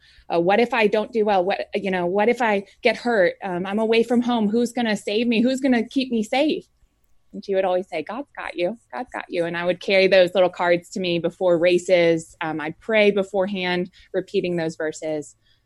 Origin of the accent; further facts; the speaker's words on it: Washington, D.C. area, United States; I grew up in the suburbs with two older siblings, an older sister, older brother, wonderful parents. We were raised in the Catholic faith.